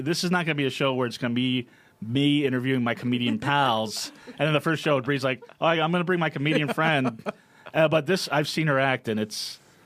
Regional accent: Brooklyn, New York, United States; born there; Trust me, I was born in Brooklyn. I know this.

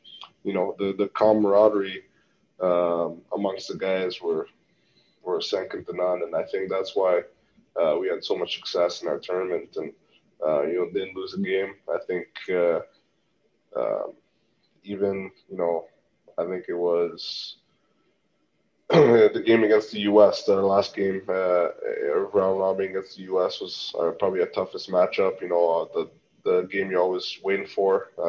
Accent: Montreal, Quebec, Canada; growing up in Montreal, obviously a big Habs fan.

